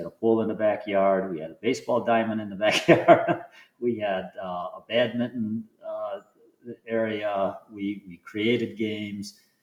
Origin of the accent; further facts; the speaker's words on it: Detroit, Michigan, United States; And I do want to say that growing up in Detroit